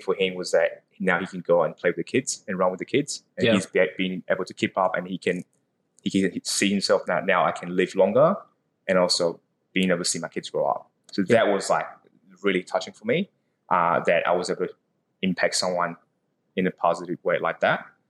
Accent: Taiwan; moved away; because I moved all the way from Taiwan. So that's where I grew up.

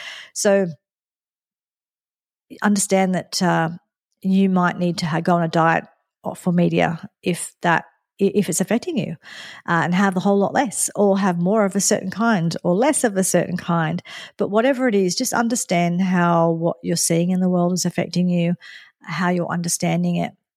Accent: Sydney, New South Wales, Australia; particularly for my hometown Sydney.

